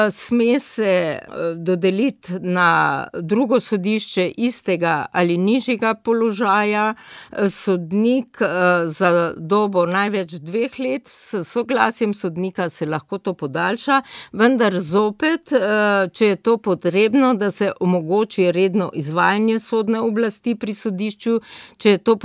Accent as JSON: {"language": "Slovenian", "town": "Ptuj", "region": "Drava", "country": "Slovenia", "said": "Po rodu sem Ptujčanka."}